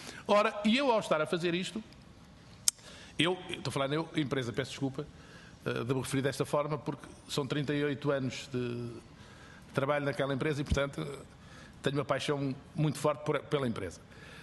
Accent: Coimbra, Portugal; as freguesias todas do Conselho de Góis tinham uma estação de correios. Mas a minha aldeia, que não era freguesia, tinha um postozinho de correios

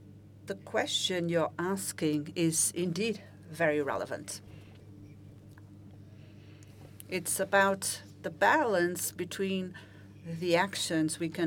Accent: Azores, Portugal; I come from the Azores, and we have had that experience.

